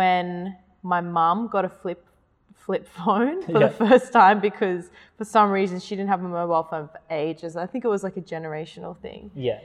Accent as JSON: {"language": "English", "town": "Sydney", "region": "New South Wales", "country": "Australia", "tie": "born or raised there", "said": "So I was born in Sydney, Australia. My mum is Australian, my dad's originally from Tonga. I grew up out west in Busby, in Liverpool."}